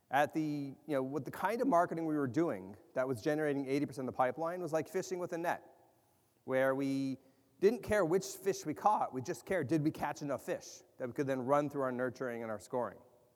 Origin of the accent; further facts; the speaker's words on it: Asmara, Eritrea; born there; Asmara, the city I was born, split off during the Civil War after I was born.